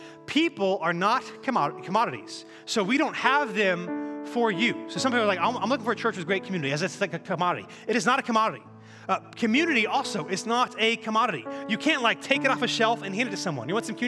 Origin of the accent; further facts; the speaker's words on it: Cary, North Carolina, United States; I grew up in Cary, so kind of this area.